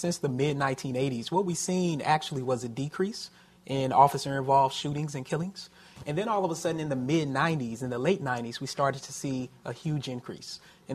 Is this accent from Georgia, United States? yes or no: no; Tennessee, United States; I'm actually from Tennessee, so I think about kind of living during that particular time and what that meant from being in Tennessee compared to being in other states.